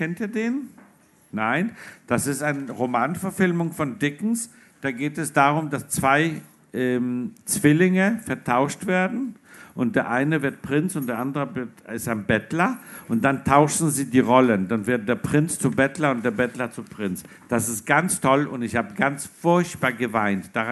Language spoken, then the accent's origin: German; Denmark; also born or lived in Poland; Aber ich bin in Polen geboren und in Dänemark aufgewachsen. Ich bin nach Dänemark gekommen, da war ich 9 und sprach am Anfang die Sprache nicht und war so ein Flüchtlingskind.